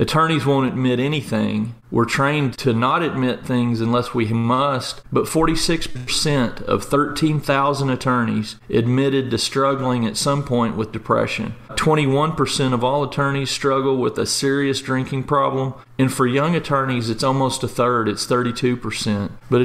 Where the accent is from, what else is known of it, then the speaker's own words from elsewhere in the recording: Lubbock, Texas, United States; now in Austin, United States; I grew up in Lubbock and went to law school here in Austin at UT.